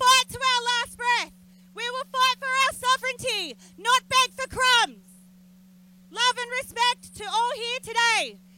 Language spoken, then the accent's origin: English; Victoria, Australia; I'm a black activist with a strong lineage. I come from the Gunai and Gunditjmara people.